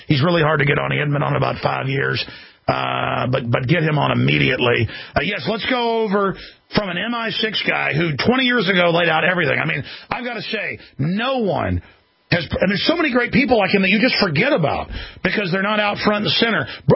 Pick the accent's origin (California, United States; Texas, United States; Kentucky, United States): Texas, United States; Dallas; Like I've been growing up in Dallas, Texas